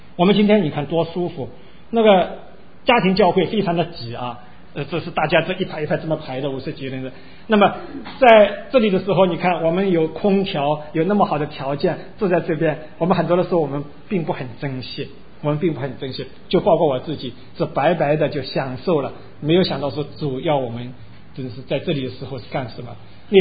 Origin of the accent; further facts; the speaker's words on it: China; moved away; 我们都是从中国来，都是受过比较好的文化教学